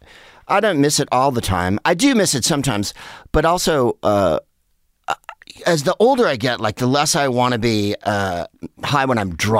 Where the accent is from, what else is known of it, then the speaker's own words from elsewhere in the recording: San Carlos, California, United States; It's about 30 miles south of San Francisco. Turn left at 1990. Yeah. And it's the widest place on earth. It's in between San Mateo and Redwood City